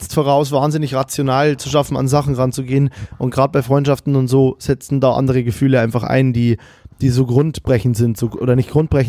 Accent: Bavaria, Germany; dass ich das jetzt so als Bayer hier so sage

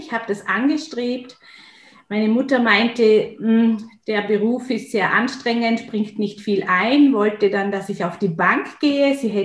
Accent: Feldkirch, Vorarlberg, Austria; now in Vienna, Austria; Ich bin ländlich aufgewachsen. Ich komme ursprünglich aus Vorarlberg, weil meine Wahlheimat ist jetzt momentan Wien seit knapp 6 Jahren. Und komme aus Vorarlberg, aus Feldkirch, ein schönes Gebiet. Meine Eltern haben zu der Zeit, als ich geboren wurde, das Haus gebaut.

